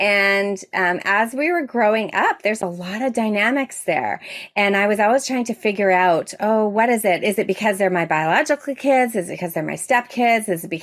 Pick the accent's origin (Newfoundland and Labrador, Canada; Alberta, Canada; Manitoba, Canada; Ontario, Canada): Ontario, Canada; Toronto; I'm from Toronto, Ontario, Canada.